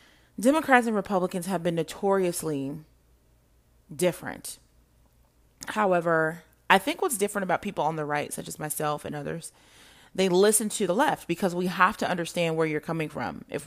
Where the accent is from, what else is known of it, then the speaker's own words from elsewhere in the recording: United States; As an American, as a taxpayer, as someone who paid for this investigation, I truly do not feel as though this investigation was warranted.